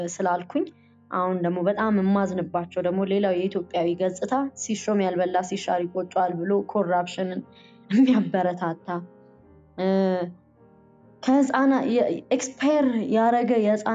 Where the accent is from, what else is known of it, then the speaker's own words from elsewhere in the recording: Addis Ababa, Ethiopia; ገጠር ውስጥም ያደኩ ሰው አይደለም አላቅም የአዲስ አበባ ልጅ ነኝ